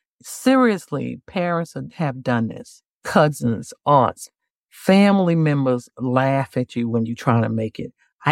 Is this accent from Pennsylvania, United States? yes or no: no; New York, United States; I loved it because I'm from New York